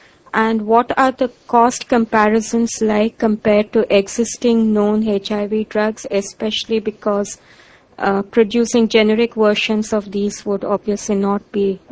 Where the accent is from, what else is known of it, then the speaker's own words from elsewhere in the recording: India; from India.